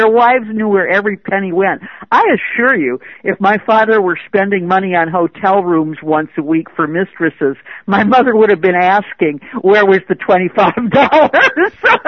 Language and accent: English; Michigan, United States; I grew up in Michigan, had lots of friends whose fathers were in both white-collar and blue-collar jobs in the auto industry